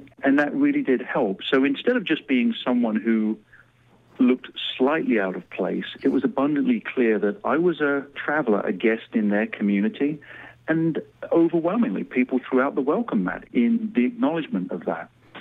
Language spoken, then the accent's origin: English; Canterbury, South East England, United Kingdom; I was born and raised in Canterbury in the southeast of England.